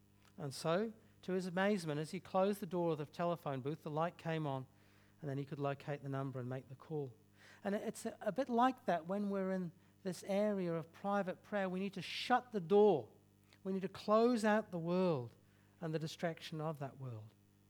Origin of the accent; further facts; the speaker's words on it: England, United Kingdom; when I was growing up in England, we had a large kitchen.